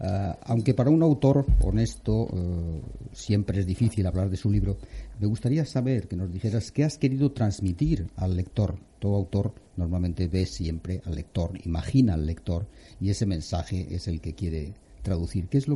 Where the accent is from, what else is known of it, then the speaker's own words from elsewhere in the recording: Spain; para nosotros sí es relevantísima como españoles